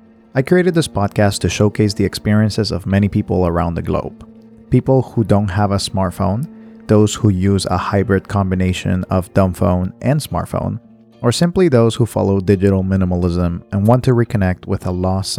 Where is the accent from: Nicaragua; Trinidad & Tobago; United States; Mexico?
Nicaragua; I grew up in Nicaragua, a country in the middle of Central America that possesses multiple opportunities to connect with nature.